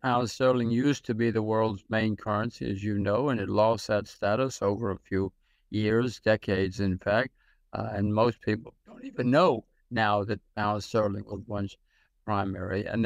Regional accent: United States; I'm an American, my kids are Americans, but I can see what's happening.

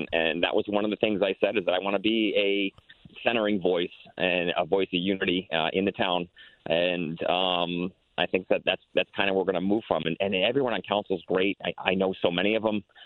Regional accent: Tolland, Connecticut, United States; I'm very fortunate, very lucky. Tolland is my hometown. That's where I was born, raised.

